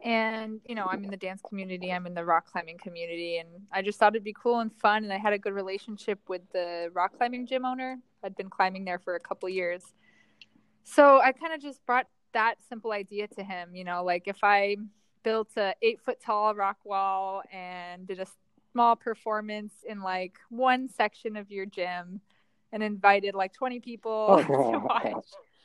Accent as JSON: {"language": "English", "town": "Tucson", "region": "Arizona", "country": "United States", "tie": "born or raised there", "also_born_or_lived": "New York", "lives_now": "Phoenix, United States", "said": "I was born in New York originally, moved to Tucson, Arizona."}